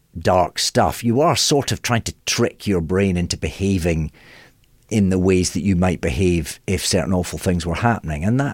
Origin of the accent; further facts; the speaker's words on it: Scotland, United Kingdom; patriotic and proud of Scotland in a way that I never really appreciated when I was there. I love being Scottish.